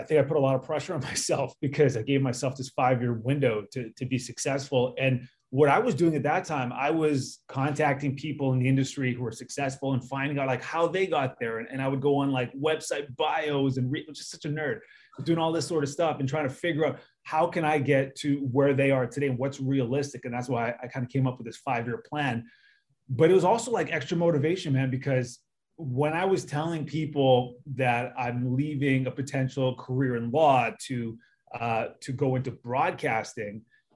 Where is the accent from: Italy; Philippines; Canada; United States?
Canada; There wasn't a lot of people who looked like me at that time, and I'm coming from Canada.